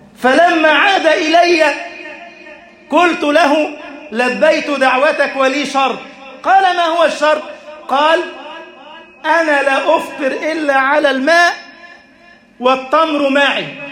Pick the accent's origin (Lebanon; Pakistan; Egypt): Egypt; اللهم اجعل بلدنا مصر أمنا أمانا